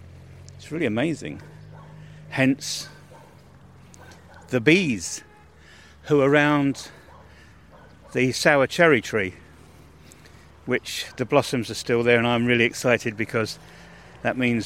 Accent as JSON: {"language": "English", "country": "United Kingdom", "said": "I'm being typically British, aren't I?"}